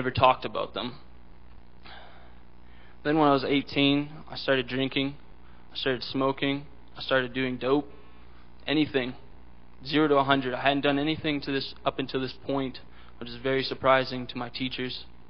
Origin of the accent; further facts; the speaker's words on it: Vermilion, Alberta, Canada; born there; I am 21 years old, and I was born in Vermilion, Alberta.